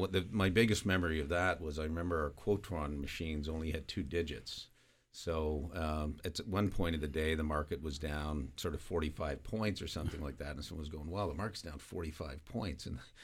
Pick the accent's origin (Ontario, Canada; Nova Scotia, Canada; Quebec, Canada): Nova Scotia, Canada; Halifax; I think, so that was growing up on South Bland Street in Halifax.